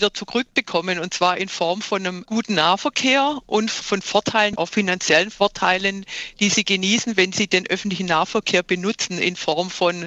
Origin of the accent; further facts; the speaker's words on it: Esslingen, Baden-Württemberg, Germany; Ich komme zum Beispiel aus Esslingen